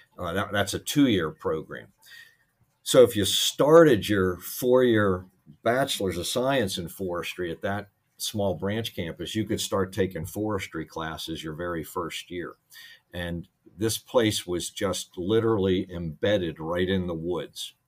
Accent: Pittsburgh, Pennsylvania, United States; I grew up in Pittsburgh, and when we said we'd go play out in the woods, it would just be a little strip of trees between, you know, homes in the community that I lived in.

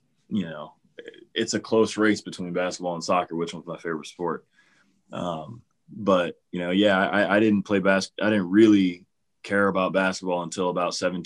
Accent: Cleveland, Ohio, United States; I grew up in Cleveland. I'm from here, and, you know, I love these fans.

